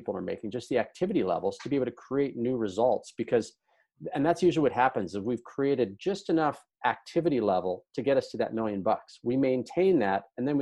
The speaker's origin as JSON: {"language": "English", "country": "Canada", "said": "I am Canadian."}